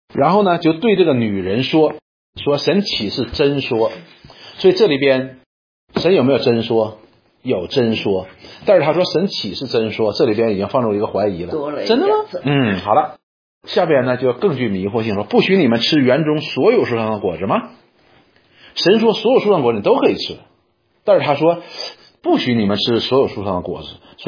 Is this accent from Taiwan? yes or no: no; China; 我们中国人以前讲了，说真理和谬误之间就是一步之遥